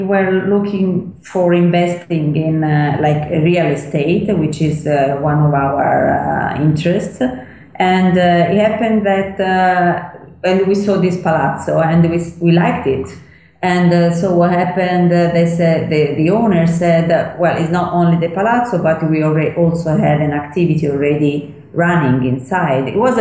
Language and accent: English; Florence, Tuscany, Italy; I'm born and raised in Florence.